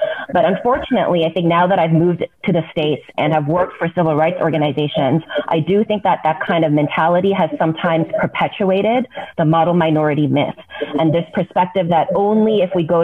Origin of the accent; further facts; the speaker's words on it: Canada; my background is actually in Canada. So I was born and raised in Canada, so another Commonwealth country